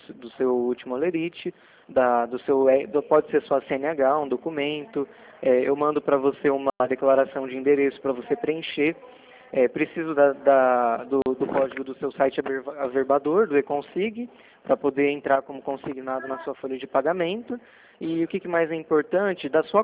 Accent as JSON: {"language": "Portuguese", "town": "Araçatuba", "region": "São Paulo", "country": "Brazil", "said": "Sou daqui de Araçatuba, é longe, viu?"}